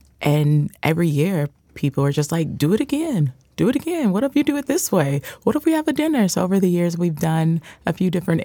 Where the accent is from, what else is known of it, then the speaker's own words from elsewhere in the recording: Ohio, United States; Yeah, so I grew up celebrating a lot of Black American holidays, and I'm originally from Ohio, so Juneteenth wasn't something that as a child I celebrated